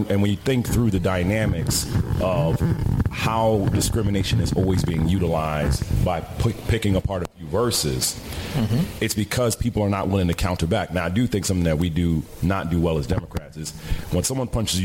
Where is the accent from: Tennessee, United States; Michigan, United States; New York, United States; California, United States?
New York, United States; Bronx; Look, I'm a cat from the Bronx all day, every day, but I'm very passionate about politics.